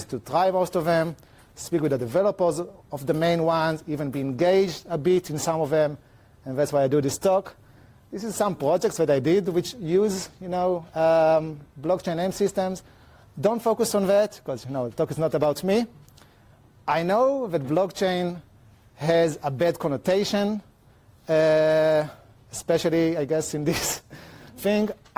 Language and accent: English; Israel; English is a second language; now in Poland; I'm from Israel, but I live in Poland.